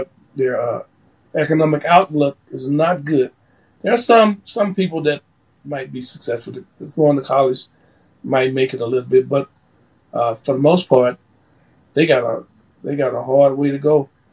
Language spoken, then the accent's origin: English; Jackson, Mississippi, United States; I'm from Jackson, Mississippi, and I guarantee you that is one of the most dangerous cities in this country.